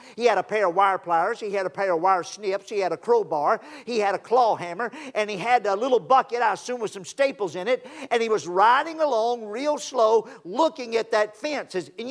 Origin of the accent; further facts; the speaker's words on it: Louisiana, United States; I grew up over in Louisiana